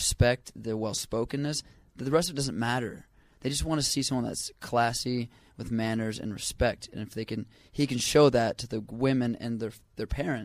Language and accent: English; Oklahoma, United States; Well, I'm from Oklahoma.